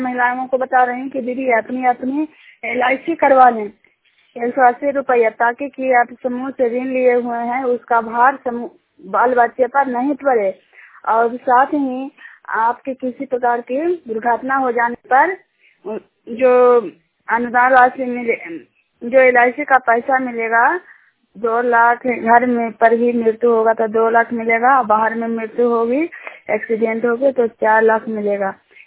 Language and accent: Hindi; Juniyar, India; Junior गांव के रहने वाली हूँ।